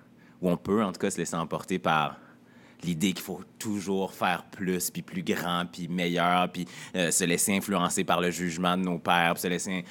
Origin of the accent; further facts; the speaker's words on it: Quebec City, Quebec, Canada; Moi, je viens de Québec. J'ai grandi dans un milieu, ben, je dirais pas modeste, mais moyen, un milieu totalement normal.